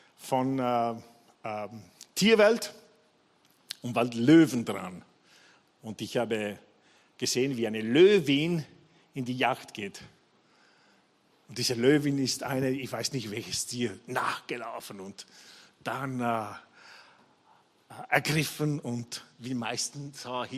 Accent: Italy; German is a second language; Überhaupt als Italiener, das ist ein Muss, jeden Sonntag.

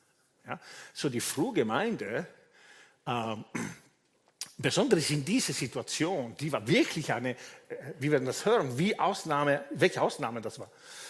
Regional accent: Vienna, Austria; als Wiener ist das ganz wichtig, wir leben so zerstreut.

